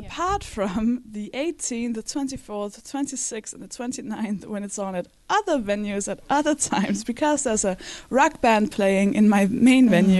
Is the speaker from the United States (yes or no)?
no; Denmark; now in England, United Kingdom; Daneland. Yeah.